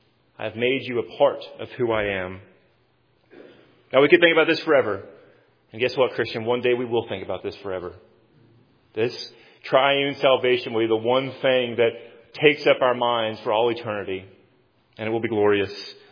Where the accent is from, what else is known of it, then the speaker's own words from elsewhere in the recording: Nashville, Tennessee, United States; And, I mean, I'm from Nashville, Southern boy.